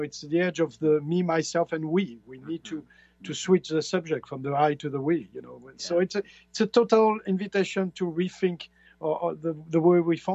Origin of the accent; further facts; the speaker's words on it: France; They are contemplating doing that in France next, because France, my home country, is a total mess.